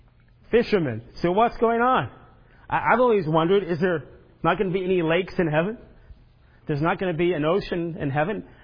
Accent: Florida, United States; I grew up in Florida, so it depresses me a little bit at first.

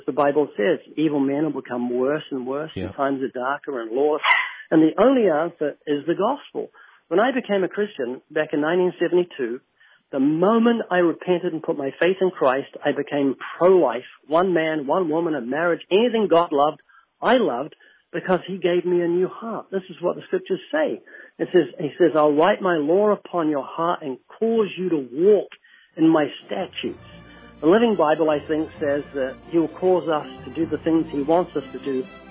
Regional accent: New Zealand; I'm from New Zealand, and both of them are under the Queen when she was alive.

